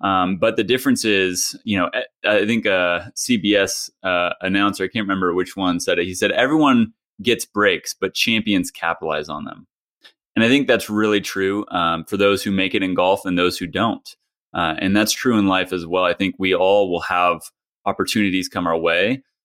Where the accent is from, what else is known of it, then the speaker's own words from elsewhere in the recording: Hutchinson, Kansas, United States; also born or lived in Los Angeles; Growing up in Kansas was a great place. Ended up going out to college in California, Los Angeles, so quite the opposite of Hutchinson, Kansas.